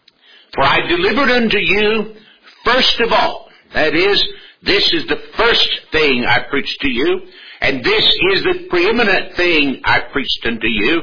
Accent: the South, United States; accent: Southern; Just in case you can't tell it by my accent, and I haven't given it away in conversation, which I hope I have in both cases, I'm not only an American, I am a Southern American.

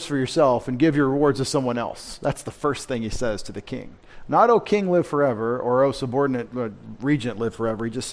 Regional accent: Texas, United States; I never talked much to Roman Catholics because I'm from East Texas. We didn't have a lot of Roman Catholics in East Texas.

